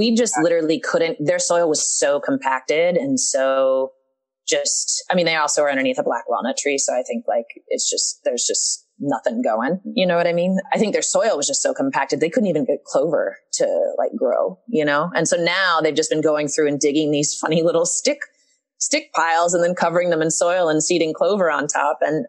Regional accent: Kentucky, United States; So I'm from Eastern Kentucky. I grew up in a family that always had a garden in our backyard

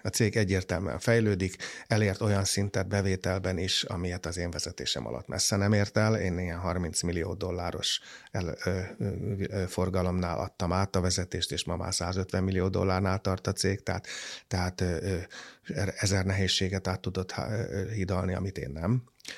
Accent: Hungary; és ebben is volt az erőnk, hogy magyarként köszönhetően annak a nagyon magas oktatási színvonal maradékának, amiből éltünk, és kis népként alkalmazkodni kényszerülő népként

